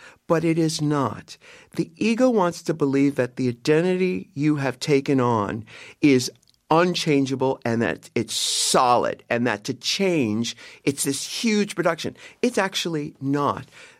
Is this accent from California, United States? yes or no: yes; San Diego, California, United States; but I grew up in San Diego and I had to play small so that I didn't attract too much attention or too much ridicule.